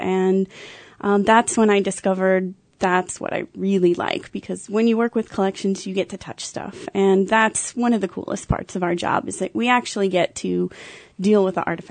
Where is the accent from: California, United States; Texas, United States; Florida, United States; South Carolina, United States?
Florida, United States; Daytona Beach; I did my first internship back at my hometown museum, the Daytona Beach Museum of Arts and Sciences.